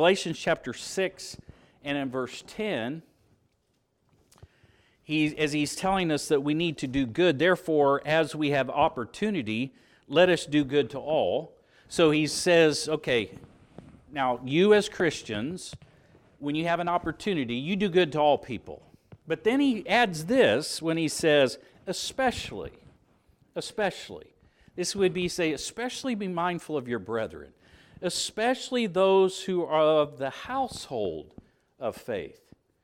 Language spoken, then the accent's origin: English; Odessa, Florida, United States; A pillar is what you see back in Florida. I grew up out in Odessa.